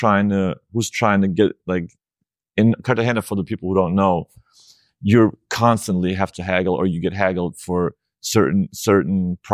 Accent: Germany; That's something that I have not learned growing up in Germany.

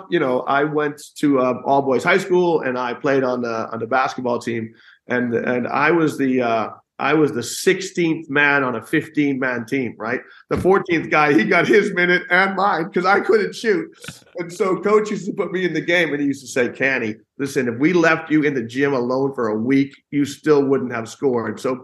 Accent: United States; as I grew up in the States, I'm American, but my family are Irish.

